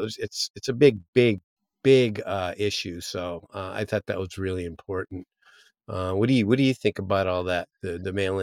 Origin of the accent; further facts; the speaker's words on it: United States; I mean, as an American, that's, you know, being born in America.